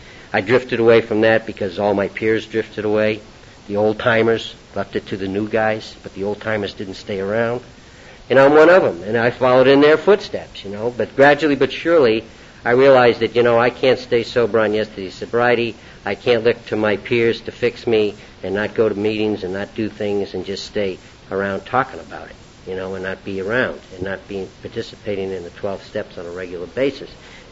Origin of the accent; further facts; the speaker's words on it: East Coast, United States; also born or lived in Boston; I'm from the East Coast originally